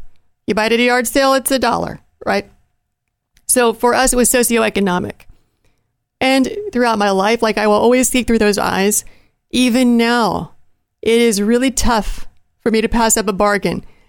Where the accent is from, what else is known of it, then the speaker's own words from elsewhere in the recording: Appalachia, United States; Growing up in Appalachia, sometimes beneath the poverty line, my mom always bought my clothes at yard sales.